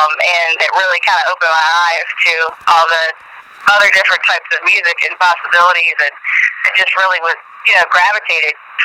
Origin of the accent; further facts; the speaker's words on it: Suffolk, Virginia, United States; also born or lived in Maryland; I've actually been here since the age of 12, so although I'm from Maryland, Virginia is pretty much my home state.